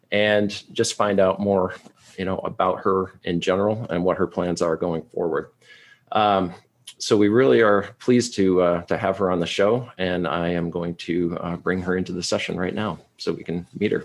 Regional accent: New Hampshire, United States; moved away; I'm a New Hampshire guy. I grew up in New Hampshire. I've been out here in California for about 6 years.

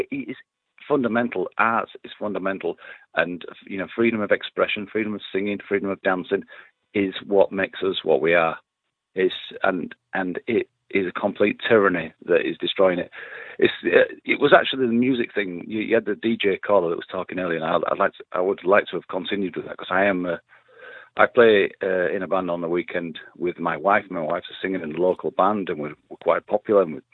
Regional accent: Leeds, Yorkshire and the Humber, United Kingdom; from Leeds.

